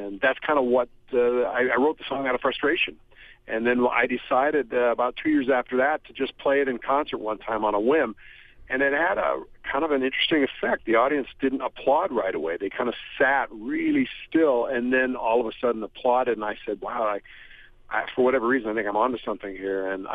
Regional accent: Wisconsin, United States; I'm from Wisconsin originally, so you're about, maybe 100 miles south of where I was born

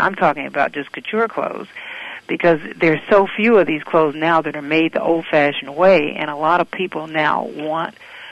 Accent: Kansas City, Missouri, United States; I'm from Kansas City, and when I was 14, I wrote a fashion column for my junior high school newspaper

